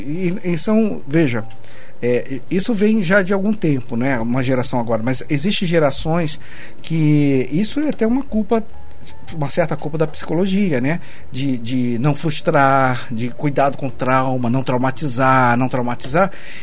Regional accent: Rio de Janeiro, Brazil; now in Curitiba, Brazil; Isso eu falo, eu sou carioca.

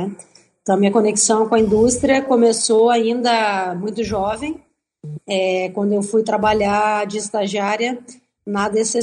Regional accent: Porto Alegre, Rio Grande do Sul, Brazil; now in Florianópolis, Brazil; na minha cidade natal, que é Porto Alegre, em clubes e shows com banda e tudo mais. E de lá para cá, né, nos anos 2000, eu vim de Porto Alegre para morar em Florianópolis.

